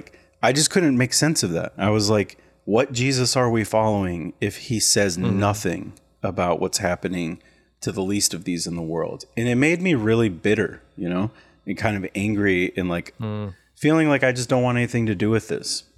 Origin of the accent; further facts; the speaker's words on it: Wheaton, Illinois, United States; I went to just like a non-denominational church with my family growing up in Wheaton, Illinois.